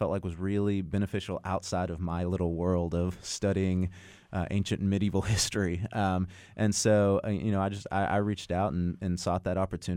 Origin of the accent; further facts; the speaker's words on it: Amarillo, Texas, United States; also born or lived in Dallas; Well, I'm originally from Amarillo, so I'm a native Texan. Grew up there. I was born in Dallas. My extended family lives there, but grew up in Amarillo.